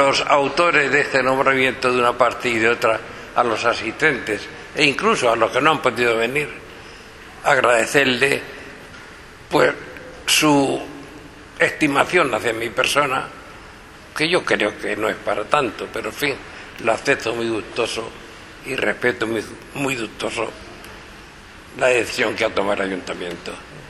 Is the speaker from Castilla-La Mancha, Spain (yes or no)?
no; Totana, Region of Murcia, Spain; Yo pensaba que podía haber hecho alguna cosa por Totana